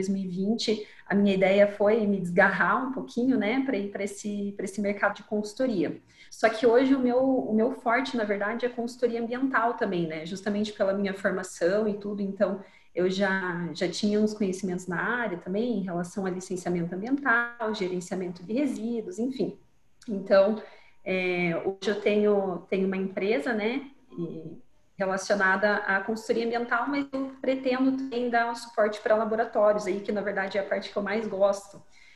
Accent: Curitiba, Paraná, Brazil; Eu sou de Curitiba.

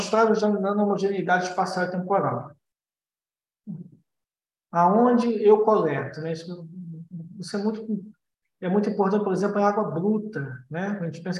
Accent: Rio de Janeiro, Brazil; eu sou aqui do Rio, Lagoa Rodrigo de Freitas.

